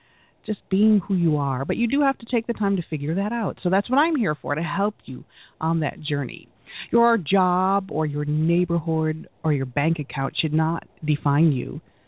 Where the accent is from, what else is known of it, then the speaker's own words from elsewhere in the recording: Ireland; now in Michigan, United States; because I'm Irish and I like that tea, and it can be bought locally here in Michigan, where I'm broadcasting to you from.